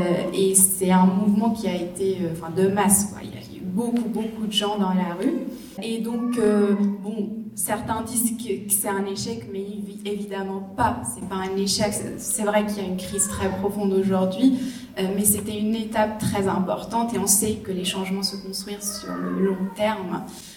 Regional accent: Lebanon; On le fait parce qu'on est Libanais, on y tient.

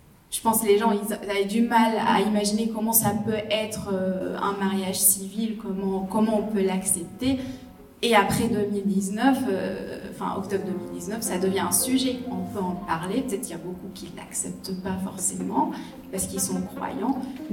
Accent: Lebanon; On le fait parce qu'on est Libanais, on y tient.

